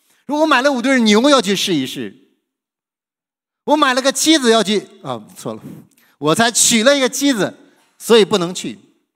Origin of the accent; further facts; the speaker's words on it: China; 我们中国人最喜欢吃的，哇，什么上海菜、杭州菜，什么东北菜、北京菜，什么粤菜、湘菜